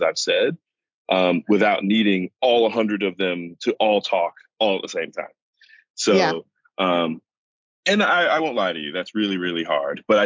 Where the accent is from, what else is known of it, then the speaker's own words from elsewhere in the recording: United States; now in England; It sounds really silly, but as an American, this is a very novel thing, unless you live in New York City.